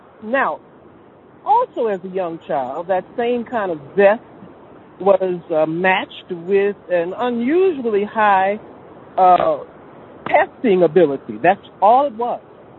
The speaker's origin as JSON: {"language": "English", "region": "Mississippi", "country": "United States", "tie": "born or raised there", "said": "I was coming from Mississippi, and Mississippi in my childhood was not a wonderful place, legally, socially, or anything for a black child."}